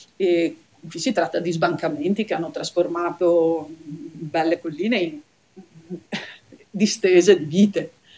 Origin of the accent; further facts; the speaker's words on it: Belluno, Veneto, Italy; io vengo da Belluno, Belluno è nel Veneto